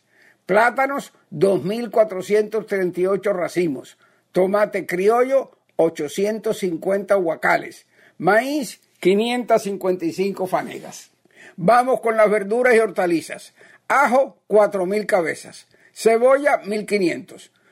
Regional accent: Unión de Reyes, Matanzas, Cuba; Unión de Reyes, mi pueblo, era antes de 1976 uno de los municipios más pequeños de toda Cuba

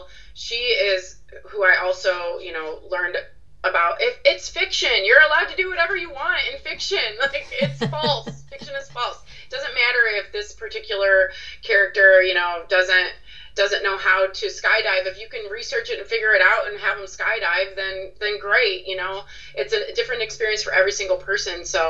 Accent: Valparaiso, Indiana, United States; So I grew up outside of Chicago in Northwest Indiana.

